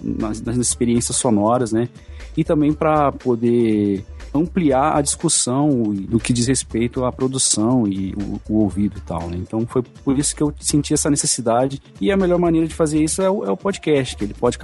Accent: Maringá, Paraná, Brazil; Bom, eu sou de Maringá, no Paraná, né, interior aqui do Paraná, terceira cidade do Paraná em população.

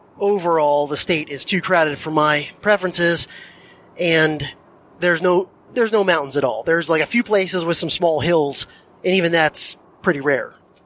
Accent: Florida, United States; if you're growing up in South Florida, that's a pretty awesome deal to see even a little bit of snow.

